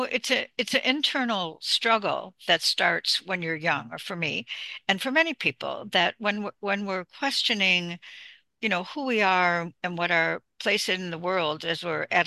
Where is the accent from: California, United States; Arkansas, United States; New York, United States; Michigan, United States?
New York, United States; I was brought up in Western New York in the 50s in a very strict Roman Catholic family.